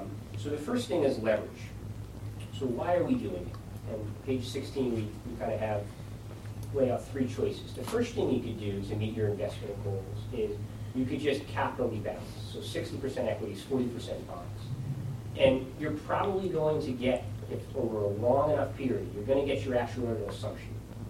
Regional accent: Ireland; I can say that because I'm Irish

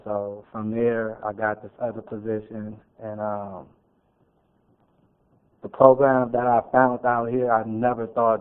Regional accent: San Francisco, California, United States; I only have a little bit to talk about, but I came from San Francisco. I've been out here for about 4 years.

